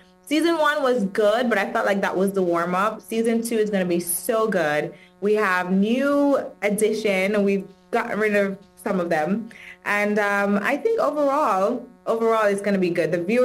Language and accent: English; Miami, Florida, United States; also born or lived in Jamaica; now in Dubai, United Arab Emirates; No, so I was born in Jamaica and I grew up in Miami and now I live in Dubai. I always say made in Kingston, packaged in Miami, exported to Dubai.